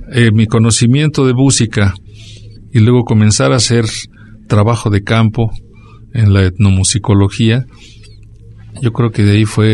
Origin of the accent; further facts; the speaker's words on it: Tlaxcala, Mexico; also born or lived in Mexico City; trabajo de campo en Tlaxcala, que es mi tierra. Aunque yo nací en la Ciudad de México, yo me crié en el estado de Tlaxcala, en un pueblo cercano a la montaña La Malinche.